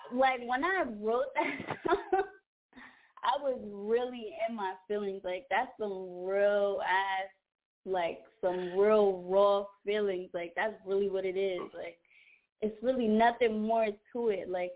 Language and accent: English; New York, United States; I'm from Harlem.